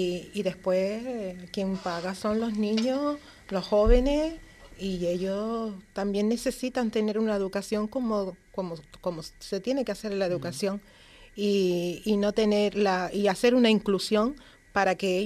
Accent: Canary Islands, Spain; moved away as an adult; now in Fuerteventura, Spain; Y yo vengo de Gran Canaria. Llevo aquí 3 años en Fuerteventura.

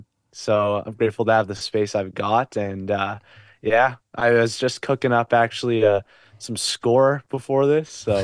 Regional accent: British Columbia, Canada; I'm 19 right now. I've grown up in smaller towns. I'm actually from Canada, from British Columbia, so over kind of the West Coast area. I'm a little bit inland though

